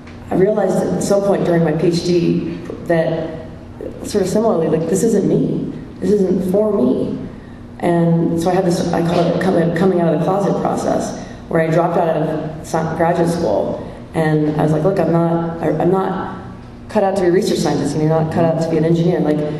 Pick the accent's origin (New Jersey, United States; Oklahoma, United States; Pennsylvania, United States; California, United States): California, United States; also born or lived in Texas, United States; I'm from California originally, and living in Texas is essentially living abroad for Californians.